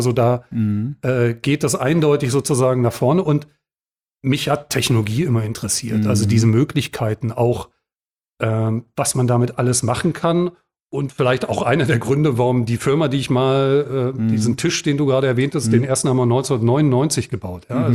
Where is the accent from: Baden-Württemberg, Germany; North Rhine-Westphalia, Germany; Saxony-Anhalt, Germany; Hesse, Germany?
Saxony-Anhalt, Germany; Dessau; ich bin in Dessau geboren, im Osten groß geworden.